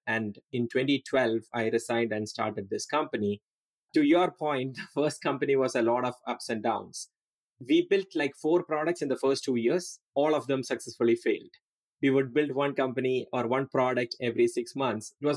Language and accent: English; Kerala, India; Yeah, I'm originally from Kerala, India. I grew up in kind of a village. It was a pretty agricultural place.